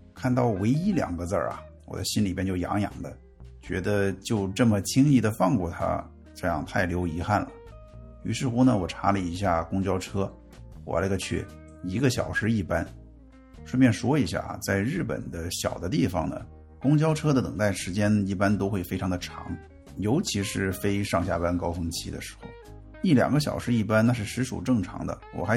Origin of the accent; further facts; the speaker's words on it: China; 我给人家解释我是从中国来的